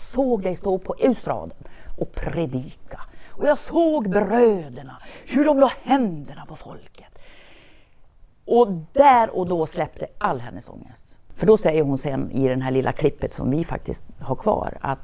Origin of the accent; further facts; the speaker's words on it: Borlänge, Dalarna County, Sweden; Vi växte upp i Borlänge. Vi bodde där under hela mina första 16 år.